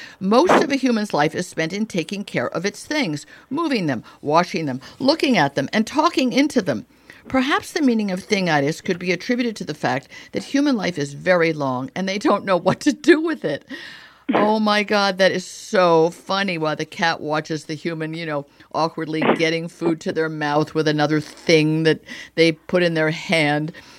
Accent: Rome, Lazio, Italy; I grew up in Italy, in Rome, yeah, where you are now, and lived there numerous times throughout my life as a little girl, as a teenager, and then multiple times as an adult.

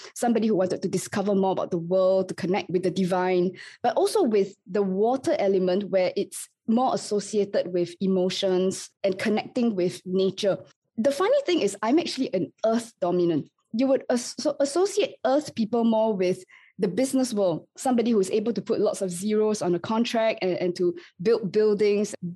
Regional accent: Singapore; I grew up in Singapore, and apart from the fact that I didn't come from a particularly wealthy family

